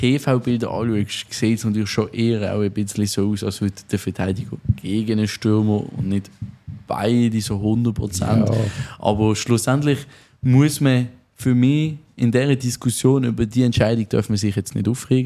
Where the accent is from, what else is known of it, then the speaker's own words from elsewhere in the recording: Spain; freue mich, meine auch als Spanier